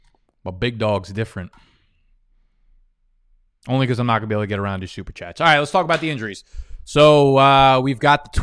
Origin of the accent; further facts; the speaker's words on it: New York, United States; I shouldn't use y'all because I'm from the East Coast, Northeast, New York.